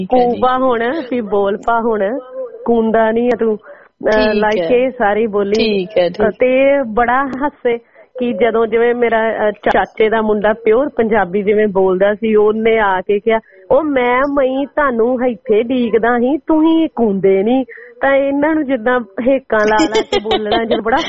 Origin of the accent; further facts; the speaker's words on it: Punjab, India; also born or lived in Malwa / Doaba; ਸੋ ਪੜ੍ਹਾਈ ਲਿਖਾਈ ਸਾਰੀ ਮੇਰੀ ਮਾਲਵੇ ਦੀ ਹੈ ਜੀ, ਜੰਮੀ ਪਲੀ ਮੈਂ ਮਾਝੇ ਦੀ ਆ, ਤੇ ਹੁਣ ਵਿਆਹ ਮੇਰਾ ਦੁਆਬੇ ਚ ਹੋ ਗਿਆ ਵਾ।